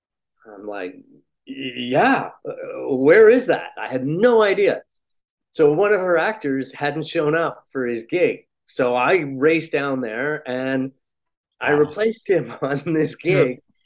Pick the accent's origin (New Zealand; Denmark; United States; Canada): Canada; I don't know whether it was more because I grew up in Canada